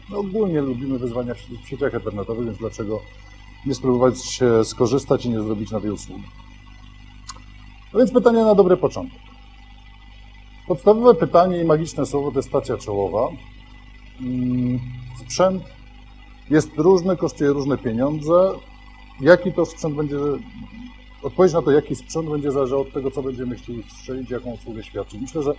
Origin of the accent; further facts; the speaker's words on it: Łódź, Łódź Voivodeship, Poland; ja jestem z Łodzi